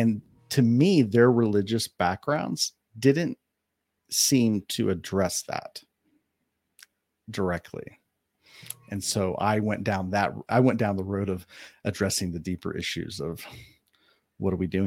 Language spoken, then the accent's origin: English; Ohio, United States; I grew up in Ohio. So where I live now it's not normal, you know, mountains and ocean and desert, and you get all the topography.